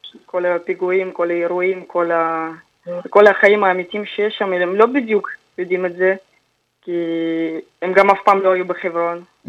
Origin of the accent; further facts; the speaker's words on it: Russia; moved away as an adult; now in Haifa, Israel; בת 21, כרגע אני גרה בחיפה. עליתי מרוסיה לפני 3 שנים